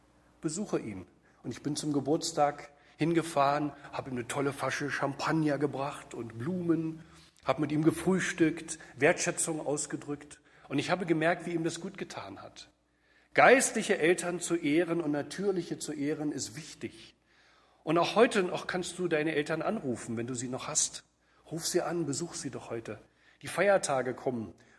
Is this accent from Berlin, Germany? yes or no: yes; Berlin, Germany; aus Berlin, wo ich herkomme.